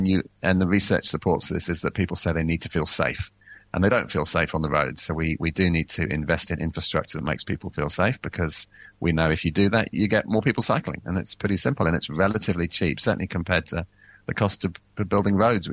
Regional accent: England, United Kingdom; I grew up in England. We never had this sort of heat.

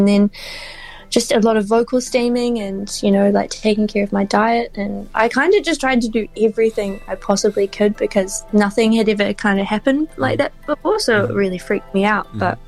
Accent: Australia; born there; I was born in Australia, and I think like there are quite a lot of Mims in Aussie.

